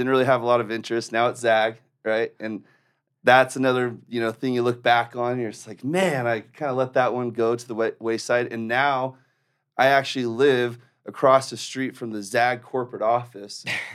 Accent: San Diego, California, United States; also born or lived in Salt Lake City; I'm from Salt Lake. I was born here and moved to San Diego right after I was born, and then found my way back here in 2002.

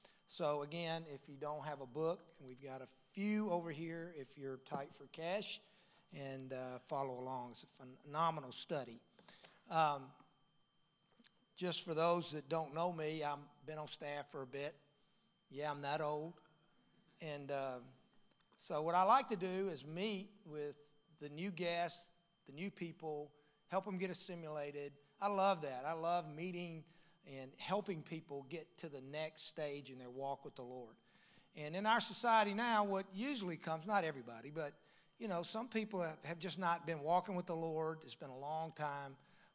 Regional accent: Mississippi, United States; now in Texas, United States; I said, well, my mama was born there, but I grew up in Mississippi.

